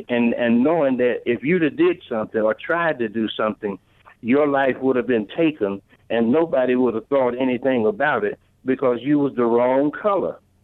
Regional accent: the South, United States; I'm from the South. I'm 68 years old. I was there when things like this happened.

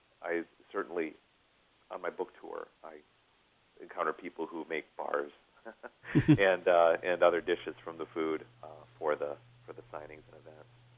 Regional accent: Midwest, United States; Growing up in the Midwest, I feel that we've got a distinct regional cuisine

